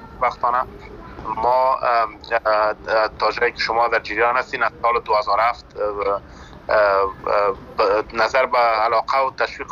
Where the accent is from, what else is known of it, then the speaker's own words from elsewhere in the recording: Afghanistan; born there; ما در افغانستان زاده شدیم، نان و آب و افغانستان خوردیم،